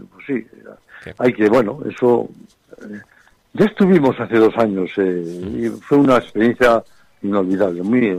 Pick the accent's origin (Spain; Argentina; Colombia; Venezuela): Spain; Escalante, Cantabria; also born or lived in Laredo; Yo también soy de Escalante y soy de Laredo, pues soy hijo adoptivo.